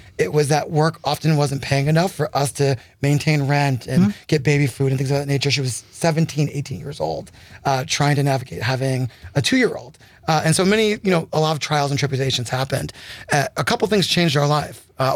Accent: New England, United States; I grew up in New England and did various types of things.

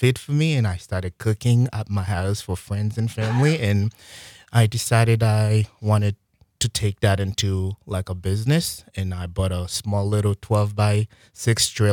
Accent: Haiti; Yeah, I've been cooking since growing up in Haiti.

